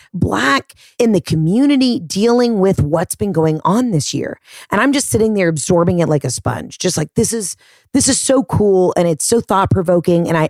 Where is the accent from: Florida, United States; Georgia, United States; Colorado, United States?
Georgia, United States; Atlanta; yo, I'm a comic from Atlanta.